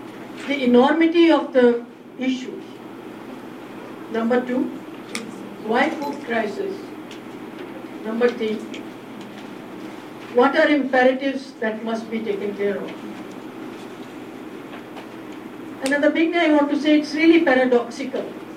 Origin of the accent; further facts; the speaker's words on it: India; from India